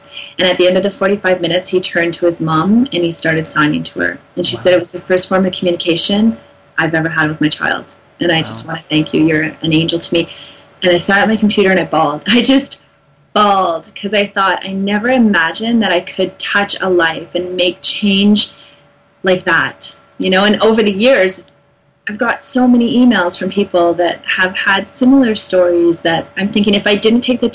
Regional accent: Canada; as a Canadian

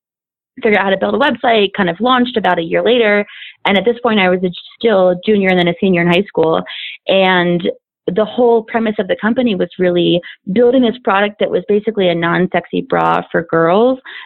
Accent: Jackson, Wyoming, United States; But I grew up in Jackson, Wyoming.

